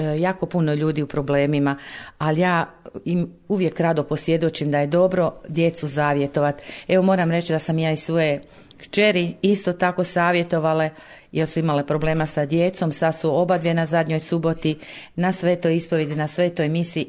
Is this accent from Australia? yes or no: no; Kadanovci, Požega-Slavonia County, Croatia; Mi smo iz Kadanovaca, evo ja i muž.